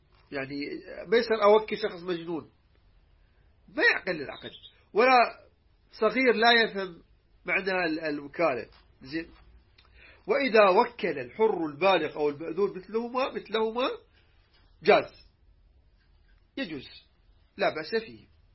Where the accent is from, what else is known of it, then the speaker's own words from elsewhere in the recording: Iraq; احنا عندنا من العراق